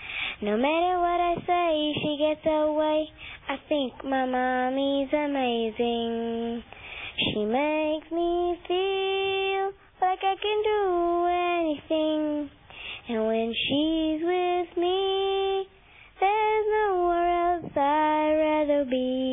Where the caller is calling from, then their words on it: Johannesburg, Gauteng, South Africa; I'm calling from Joburg.